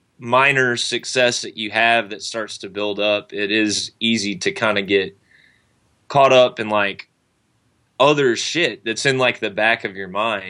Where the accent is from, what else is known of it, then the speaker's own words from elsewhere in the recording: American South, United States; I grew up in the South, like playing … worship and I Hate God worship and that sort of stuff